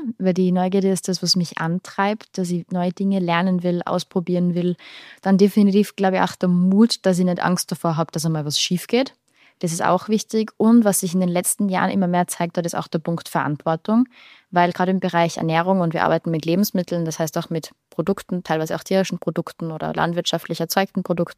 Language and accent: German; Kufstein, Tyrol, Austria; ich bin gebürtige Kufsteinerin, also Tirolerin. Bin mittlerweile sehr viel unterwegs